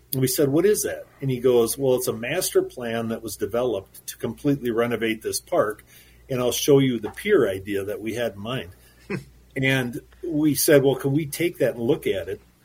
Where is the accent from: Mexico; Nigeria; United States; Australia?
United States; St. Cloud, Minnesota; I live over in Cold Spring. I was born and raised in St. Cloud